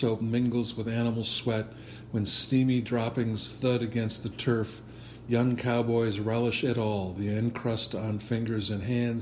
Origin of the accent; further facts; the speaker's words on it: Grafton, Vermont, United States; I'm from Grafton, Vermont.